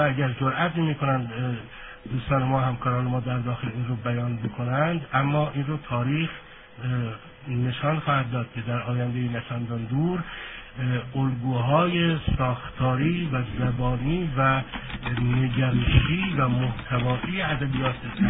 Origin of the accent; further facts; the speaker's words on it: Iran; ما ایرانی هستیم و فرهنگمون ایرانی است